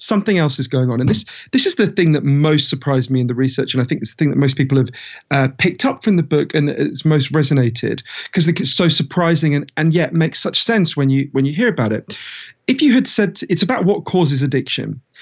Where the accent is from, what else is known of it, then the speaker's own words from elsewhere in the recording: United Kingdom; I'm British, as you can tell from my voice.